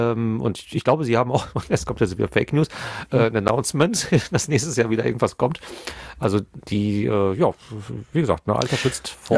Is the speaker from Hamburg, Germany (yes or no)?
no; North Rhine-Westphalia, Germany; wir kommen aus dem Pott